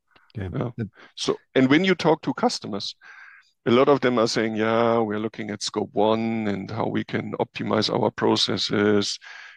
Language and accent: English; Germany; whether it's in Japan or also my home country, Germany